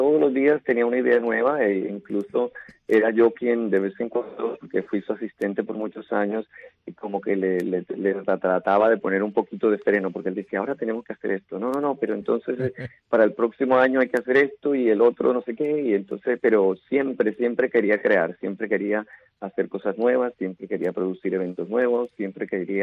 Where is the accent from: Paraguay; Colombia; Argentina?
Colombia; moved away; Yo vine de Colombia hace 30 años.